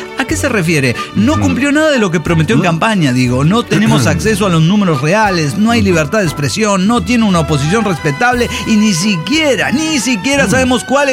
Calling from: Salta, Argentina; de Salta, Argentina.

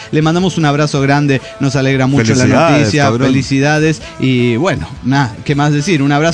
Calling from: Tarija, Bolivia; 91 de Tarija, Bolivia.

